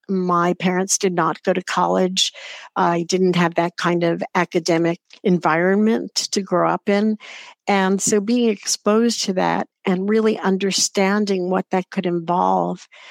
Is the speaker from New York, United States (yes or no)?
yes; New York City, New York, United States; I grew up in New York City, so I had a lot of exposure to theater as a young person.